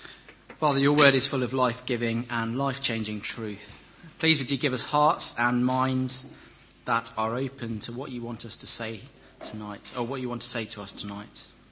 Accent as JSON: {"language": "English", "region": "Wales", "country": "United Kingdom", "tie": "born or raised there", "said": "One of my other heroes as a Welshman growing up was Ryan Giggs"}